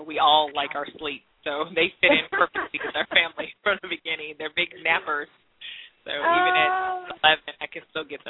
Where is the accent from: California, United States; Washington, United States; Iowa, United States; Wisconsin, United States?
California, United States; I mean, being born and raised in California, I'm not shocked by anything.